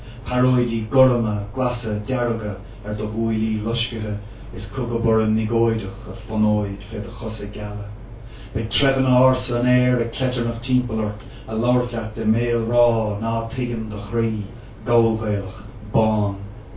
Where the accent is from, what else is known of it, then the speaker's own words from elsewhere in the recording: Ireland; now in Australia; one of the peculiar things about being Irish in Australia